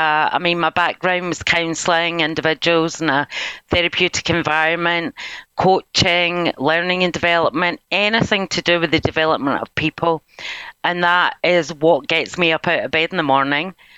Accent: Scotland, United Kingdom; now in England; I grew up in Scotland, but I currently live in England, southeast of England, by the coast.

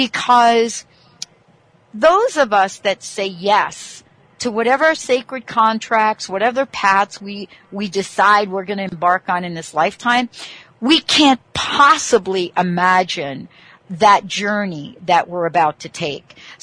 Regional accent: East Coast, United States; I'm from the East Coast. Not sure that I understand what that is.

